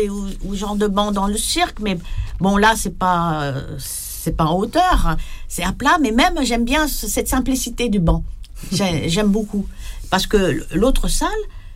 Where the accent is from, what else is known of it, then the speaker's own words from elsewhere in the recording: Septfonds, Occitanie, France; born there; moi je suis née à Sept-Fonds.